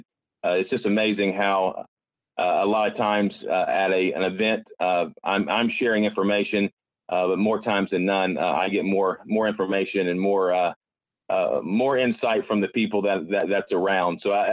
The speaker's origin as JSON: {"language": "English", "town": "Greenville", "region": "South Carolina", "country": "United States", "tie": "born or raised there", "also_born_or_lived": "St. Louis", "said": "And so, yeah, I'm from the Greenville, South Carolina area. I grew up there, and from there I went on to make a home out in St. Louis, Missouri through my college days and playing college baseball."}